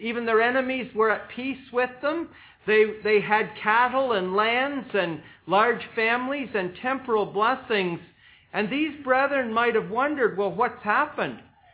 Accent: Canada; And I tell them I'm a Canadian.

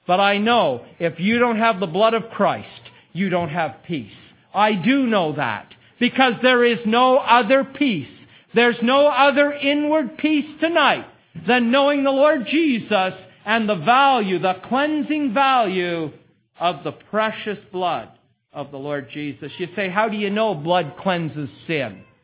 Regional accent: Canada; I grew up in Canada where we studied a lot of Shakespeare

